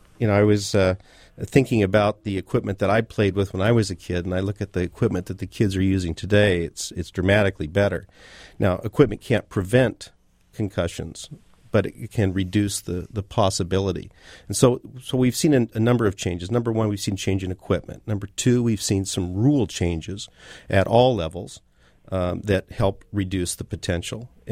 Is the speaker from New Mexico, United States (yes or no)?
no; Seattle, Washington, United States; I grew up in Seattle playing youth football through the Boys and Girls Club and started playing when I was 8 years old.